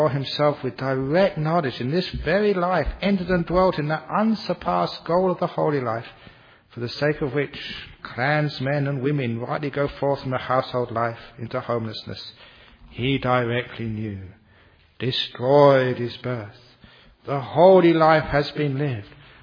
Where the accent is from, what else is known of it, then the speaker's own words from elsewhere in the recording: England, United Kingdom; and I'm a woman, I'm English, I'm whatever, I wasn't even born in a Buddhist country